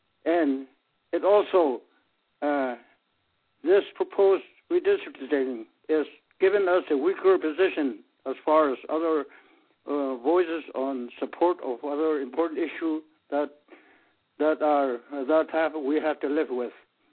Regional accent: Arctic Village, Alaska, United States; I'm from Arctic Village, an elder. I'm 74 years old.

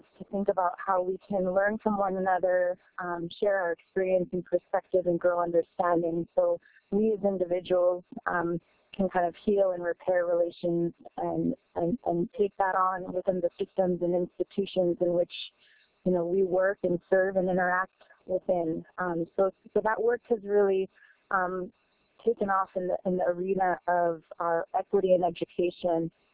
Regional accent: Bethel, Alaska, United States; I grew up here in Montreal or Bethel

